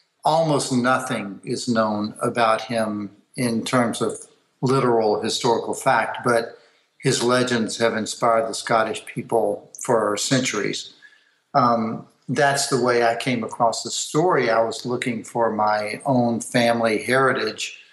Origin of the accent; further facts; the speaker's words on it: the South, United States; I grew up in the South. I grew up in a really staunch Protestant family, tent revivals, church all the time.